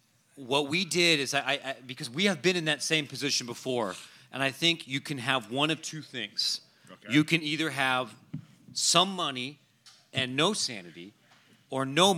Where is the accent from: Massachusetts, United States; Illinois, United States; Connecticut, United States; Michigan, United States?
Illinois, United States; Chicago; I'm not going to come up here in front of you and God and everybody to say I'm from Naperville. No, I'm from Chicago.